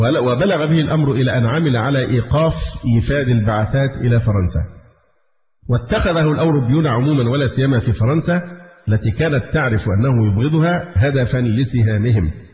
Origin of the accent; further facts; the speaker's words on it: Egypt; لأننا لا ناقة لنا ولا جمل كمصريين